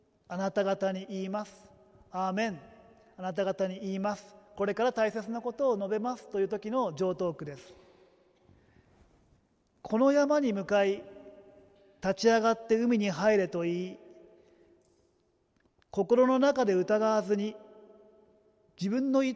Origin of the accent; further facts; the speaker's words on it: Tokyo, Japan; 私は東京で育ったのであんまりこう山を見ながら育ったんではないんですけれども、私の父のふるさとは会津なんですね。福島県の会津ですから